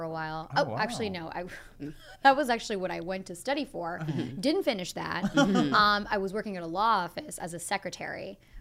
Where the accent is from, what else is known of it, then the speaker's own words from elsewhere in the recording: Boston, Massachusetts, United States; I'm from Boston, Massachusetts, and like there were two casting houses, and that's it.